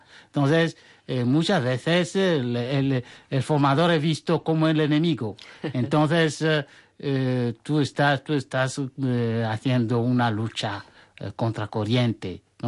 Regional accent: Togo; En mi país, en África, también hice dos trabajos.

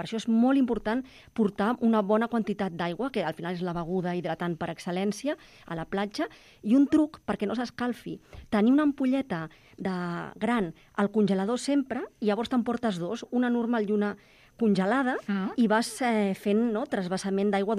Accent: Tarragona, Catalonia, Spain; now in Barcelona, Spain; Aquí a Barcelona, jo que vinc de Tarragona, també hi ha algunes que es pot, sí.

